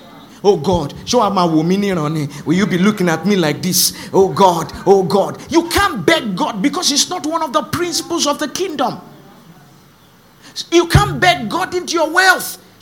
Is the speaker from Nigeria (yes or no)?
yes; Lagos, Nigeria; I grew up in Lagos.